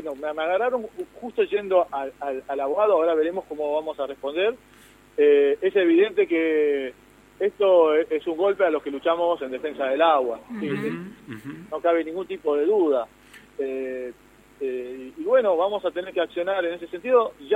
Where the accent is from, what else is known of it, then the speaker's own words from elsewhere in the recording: Santa Lucía, San Juan, Argentina; now in Trelew, Argentina; yo soy de Santa Lucía, radicado acá en Trelew.